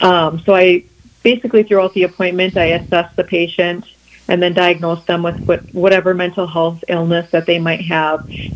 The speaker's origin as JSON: {"language": "English", "town": "Canby", "region": "Minnesota", "country": "United States", "said": "I am originally from the Canby area. I live over there with my husband."}